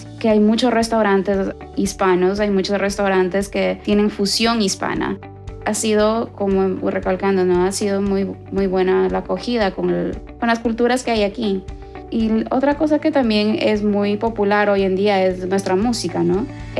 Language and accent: Spanish; Ecuador; moved away; como somos de Ecuador, crecimos con lo que es la quinoa.